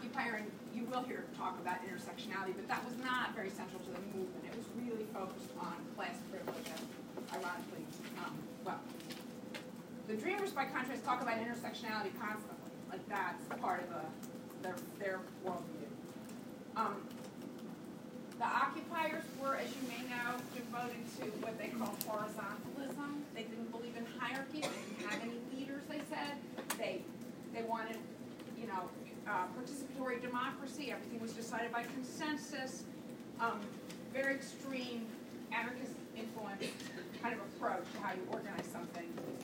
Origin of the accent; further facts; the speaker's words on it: United States; I didn't know what was going on. I was raised in the United States. I don't know anything about Mexico or Guatemala or wherever they're from, right?